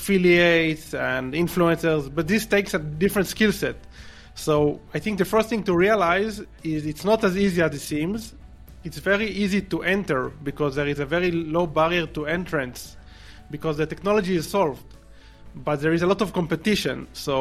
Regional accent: Israel; English is a second language; So based on my accent, you probably recognize that I'm originally from Israel, although we don't live in Israel at the moment because we're digital nomads.

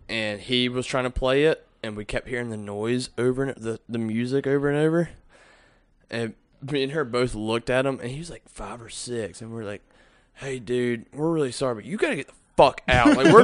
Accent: Canada; Actually, I'm from Canada. I got this accent through...

